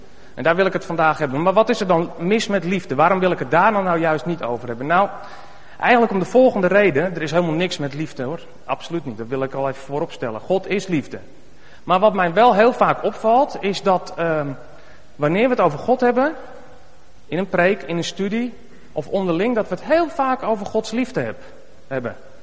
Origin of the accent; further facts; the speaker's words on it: North Holland, Netherlands; accent: West Frisian; Ik ben geboren getogen in Skagen. En dat zullen jullie dus ook af en toe best wel eens merken aan mijn accent.